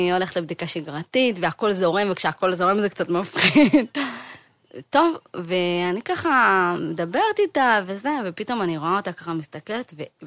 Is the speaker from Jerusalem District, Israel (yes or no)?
yes; Jerusalem, Jerusalem District, Israel; גדלתי בירושלים, התחתנתי עם בני ברק, עם בן יחיד.